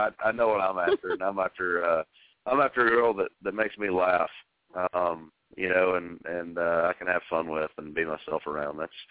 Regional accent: Tullahoma, Tennessee, United States; I grew up in Tullahoma, Tennessee, which is about an hour south of Nashville.

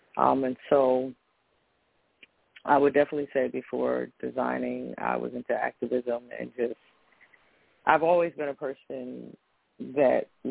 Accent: Winston-Salem, North Carolina, United States; born there; I was born in Winston-Salem, North Carolina.

